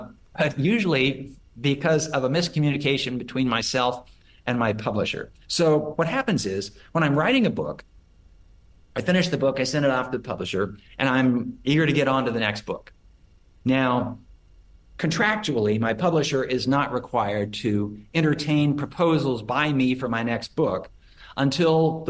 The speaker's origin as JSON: {"language": "English", "region": "Oregon", "country": "United States", "tie": "born or raised there", "said": "And then because I'm from Oregon, grew up in Oregon"}